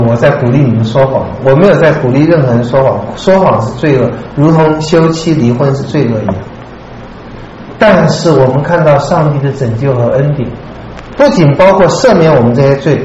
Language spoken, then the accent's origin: Chinese; China; 我们中国人应该对这个体会的更重